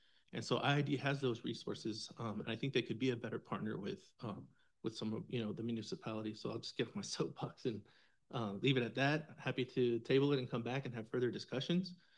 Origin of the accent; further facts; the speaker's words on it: California, United States; I'm 43 years old. I was born and raised in Imperial County, fifth generation, you know, all that good stuff.